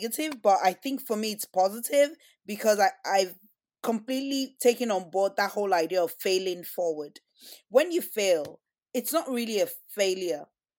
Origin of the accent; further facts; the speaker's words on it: Nigeria; I'm Nigerian and Yoruba